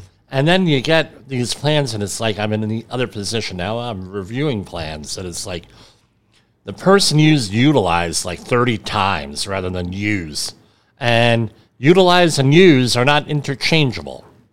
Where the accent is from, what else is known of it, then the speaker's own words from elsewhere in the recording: New Jersey, United States; I mean, I'm from New Jersey. You want to talk honestly.